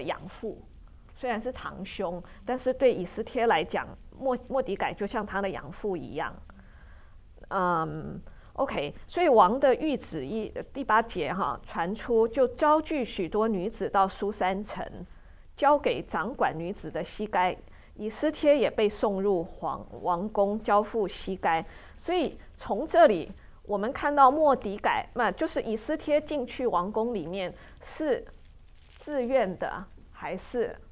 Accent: China; 像我们中国人也是，有时候这个叔叔跟爸爸之间可能差很多岁

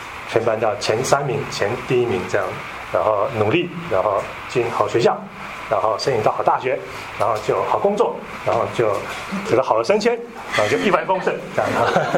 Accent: Taiwan; moved away as an adult; now in United States; 那我是从台湾来美国，那可能跟大多数的人一样哈，就是认真念书，然后考托福 GRE 来美国念书，工作留下来这样子。

